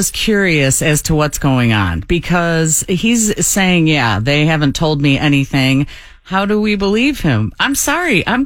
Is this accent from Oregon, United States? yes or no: no; Brookfield, Illinois, United States; I am from here, born and bred in Brookfield, Illinois.